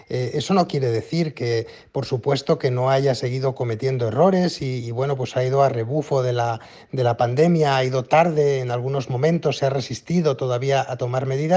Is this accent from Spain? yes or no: yes; Spain; lugares como España, que es mi país de origen